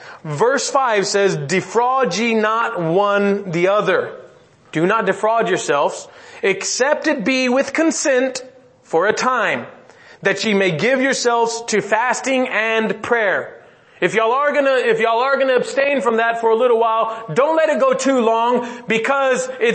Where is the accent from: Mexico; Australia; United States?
Mexico; I'm glad that I grew up in Mexico because I was exposed to a lot of things at a very young age.